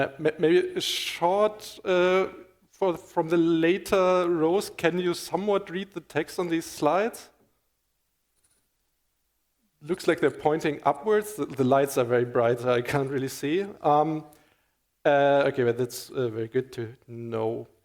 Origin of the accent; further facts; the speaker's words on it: Hamburg, Germany; I'm from Hamburg in Germany